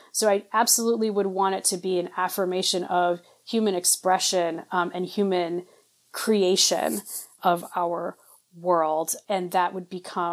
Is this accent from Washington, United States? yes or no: no; Cleveland, Ohio, United States; I grew up in Cleveland, Ohio.